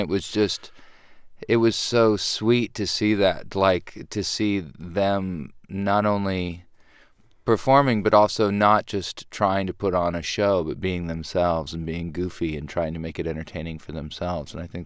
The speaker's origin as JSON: {"language": "English", "town": "Helena", "region": "Montana", "country": "United States", "tie": "born or raised there", "said": "And I grew up in Helena, Montana, so I didn't really have much access to the music through the radio"}